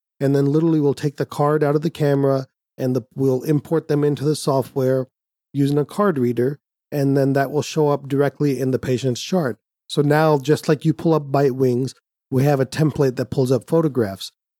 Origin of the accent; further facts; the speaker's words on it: India; Being Indian, I like free.